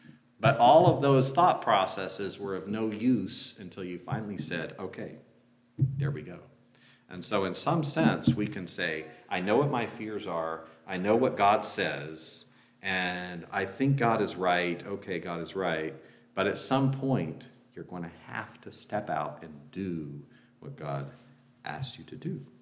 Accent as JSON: {"language": "English", "region": "Kentucky", "country": "United States", "tie": "born or raised there", "said": "we had a lake where I grew up in Kentucky, about 20 miles long"}